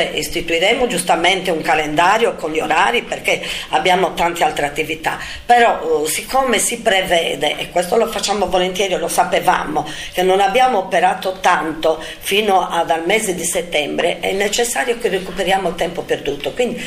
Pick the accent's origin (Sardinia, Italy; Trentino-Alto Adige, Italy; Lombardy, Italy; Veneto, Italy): Sardinia, Italy; Siamo tosti, sardi.